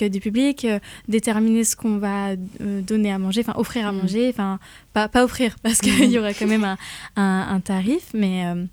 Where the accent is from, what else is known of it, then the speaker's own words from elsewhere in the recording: Rennes, Brittany, France; Moi, je suis rennaise, j'ai grandi à Rennes, je suis née à Rennes